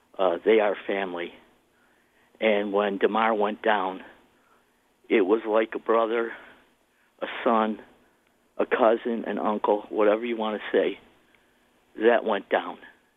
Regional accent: Buffalo, New York, United States; I'm born and raised in Buffalo. I'm 64 years old. I live about 5 miles from the stadium most of my life.

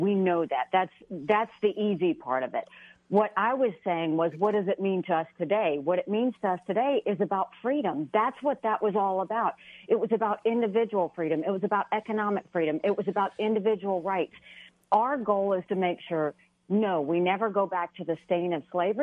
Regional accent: the South, United States; I'm from the South. Of course you know it's about slavery.

